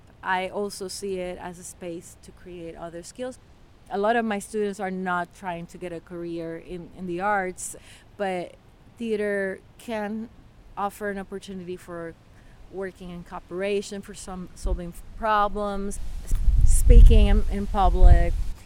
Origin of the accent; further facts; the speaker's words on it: Puerto Rico; I'm originally from Puerto Rico.